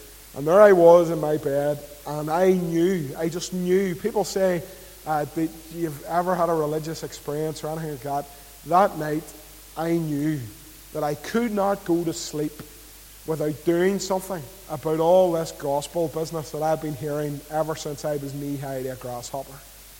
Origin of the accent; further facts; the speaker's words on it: Belfast, Northern Ireland, United Kingdom; I'm from East Belfast, so East Belfast is a church on every corner, church on every street nearly, a wee hall here, wee hall there. You cannot grow up in East Belfast without hearing the gospel.